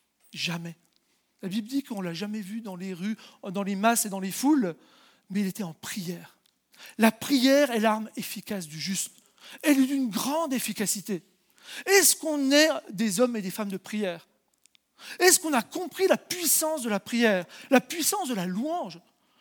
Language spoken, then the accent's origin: French; France; Alors nous, on est français.